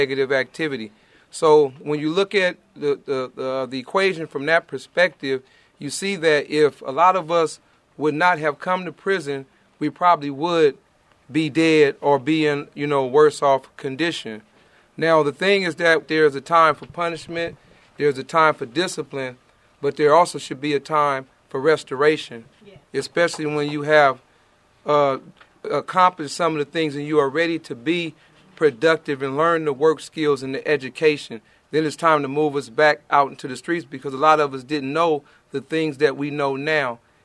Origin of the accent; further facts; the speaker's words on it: Oakland, California, United States; I'm from Oakland, California, and the homicide rate in Oakland, California is roughly at between 115 and 130 people a year.